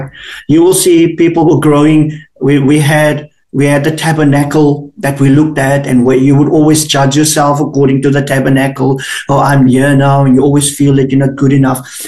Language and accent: English; South Africa; because we in South Africa, we would get the magazine.